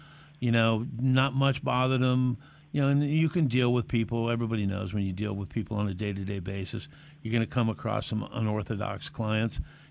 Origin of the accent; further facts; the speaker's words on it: California, United States; we have the second largest boomer population behind my home state of California.